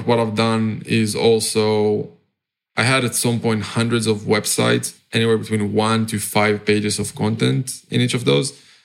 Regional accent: Israel; now in Cyprus; I'm originally from Israel. I'm currently kind of like a bit of a global citizen. Have residency in a few countries, but I'm at the moment in Cyprus, which is a small, nice island in Europe.

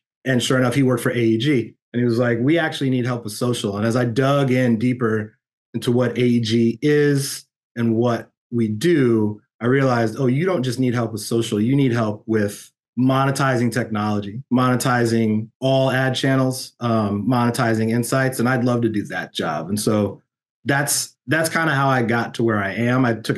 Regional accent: Pasadena, California, United States; My family, I'm from Pasadena, California. I actually live in the house that I was born in.

